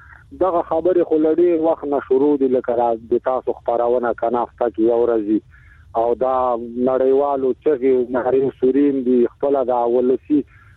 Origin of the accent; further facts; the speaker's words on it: Afghanistan; accent: Afghan refugee; زه افغان مهاجر يم